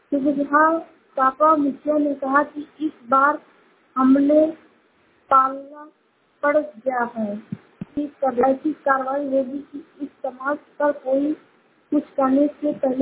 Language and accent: Hindi; Uttar Pradesh, India; मैं जिला श्रावस्ती से हूँ।